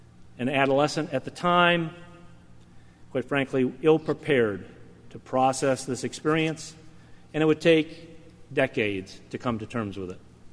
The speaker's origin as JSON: {"language": "English", "town": "Hudson Falls", "region": "New York", "country": "United States", "tie": "born or raised there", "said": "Now, I was raised Presbyterian in the First Presbyterian Church of Hudson Falls, New York. I sang in the choir, and my high school choral director was also the choir director at the church."}